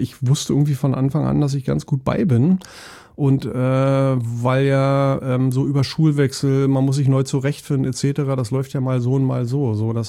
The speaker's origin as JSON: {"language": "German", "region": "East Germany", "country": "Germany", "said": "dass ich irgendwie so als Ossi immer der Erste in den ganzen Westgefilden war, weil ich ja dann 1990, als die Mauer aufging, relativ schnell angefangen habe, an der FU zu studieren, also in West-Berlin."}